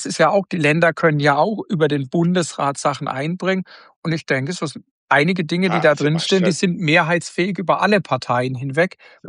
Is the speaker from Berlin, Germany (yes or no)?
no; Baden-Württemberg, Germany; Wir sind ja beide aus Baden-Württemberg, wie man ja merkt. Freiburg und Karlsruhe ist so Baden-Württemberg.